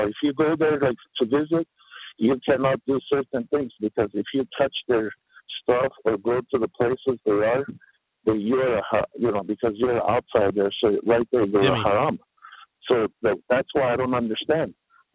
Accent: Iran; Well, it was in Iran.

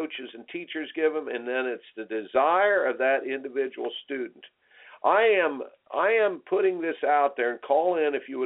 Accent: Indiana, United States; For me, growing up in Indiana and basketball country

